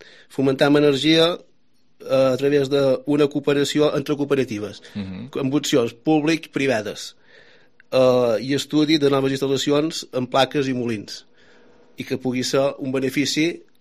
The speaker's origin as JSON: {"language": "Catalan", "town": "Ciutadella", "region": "Balearic Islands", "country": "Spain", "said": "som de Ciutadella, del 76, tens 43 anys"}